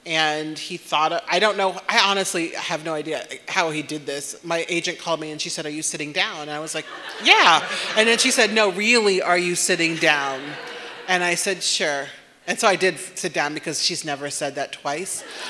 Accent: Nebraska, United States; I am from Nebraska.

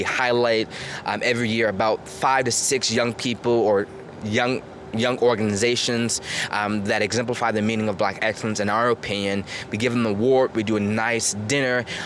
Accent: Chicago, Illinois, United States; Being a Chicagoan is an identity. It means that you're resilient.

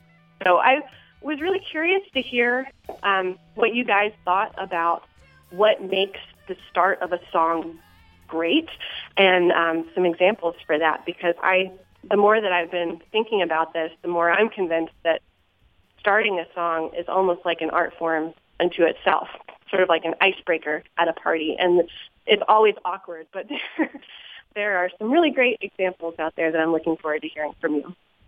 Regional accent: Glenarden, Maryland, United States; I'm from Glen Arden, Maryland.

